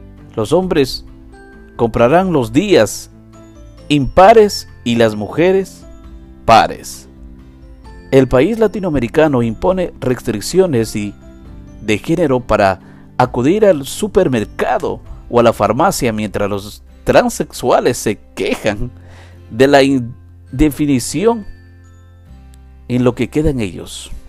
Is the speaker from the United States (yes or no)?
yes; New York, United States; somos neoyorquinos y la mayoría de neoyorquinos siempre trabajamos juntos